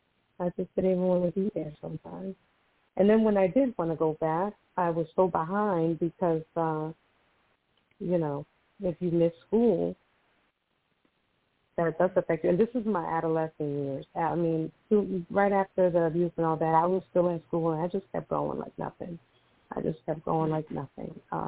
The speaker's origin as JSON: {"language": "English", "country": "Costa Rica", "tie": "born or raised there", "said": "I'm originally from Costa Rica, so I grew up in Costa Rica. So I was in school. So I was already dealing with, you know, a black girl, black Latina, in school."}